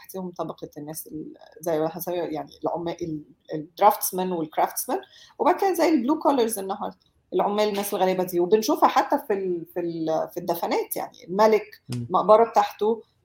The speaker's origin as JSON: {"language": "Arabic", "town": "Minya", "region": "Minya Governorate", "country": "Egypt", "said": "انا ست، انا من المنيا برضو، ست فلاحة،"}